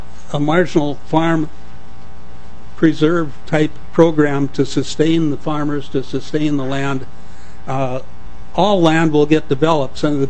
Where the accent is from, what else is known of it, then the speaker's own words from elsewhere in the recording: North Branch, Minnesota, United States; I'm from North Branch.